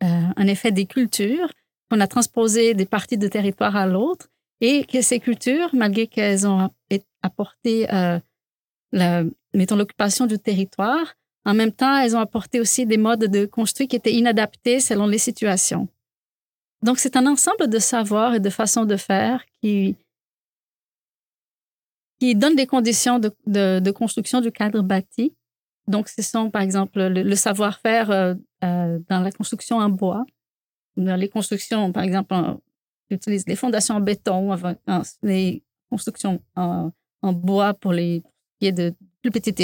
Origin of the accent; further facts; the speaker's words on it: Recife, Pernambuco, Brazil; French is a second language; moved away; dans mon enfance, j'ai beaucoup entendu parler des histoires d'inondations dans ma ville natale de Recife, connue pour être la Venise brésilienne, avec 70 ponts.